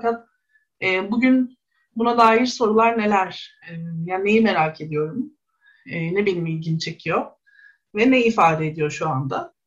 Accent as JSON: {"language": "Turkish", "town": "Bostancı", "region": "Istanbul", "country": "Turkey", "tie": "born or raised there", "said": "Bir şekilde Kadıköy'de doğmuş olmak, İşte Bostancı'da doğdum, Bostancı'da yaşadım. Sonra çocukluğumdan itibaren hep aynı yerlerde bir şekilde Kadıköy'ün çeşitli semtlerinde işte okula gitmek, yaşamak"}